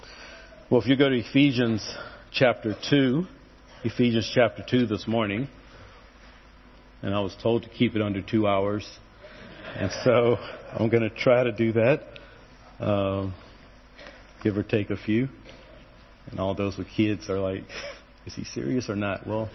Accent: United Kingdom; As you can tell by the accent, I am British.

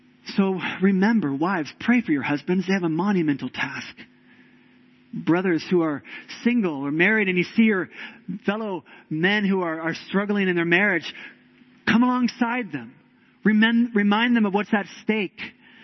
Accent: United States; born there; I was born in America, and just by nature of being an American

